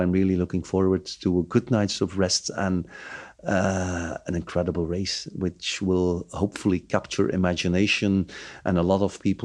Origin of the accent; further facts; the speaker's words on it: Bruges, Flanders, Belgium; it's the first time in 6-7 years they're back in my hometown, Bruges.